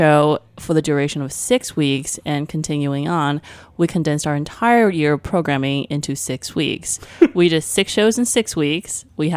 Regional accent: Taipei, Taiwan; When I grew up in Taipei in the early 80s, there was not clean supermarkets.

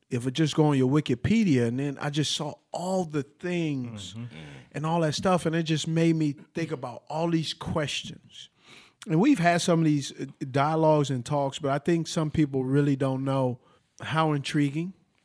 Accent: West Coast, United States; I'm from the West Coast

